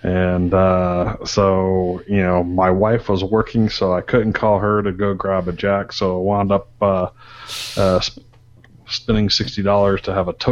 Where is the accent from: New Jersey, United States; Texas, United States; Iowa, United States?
Texas, United States; I came from Texas where we had 6 types of venomous snakes.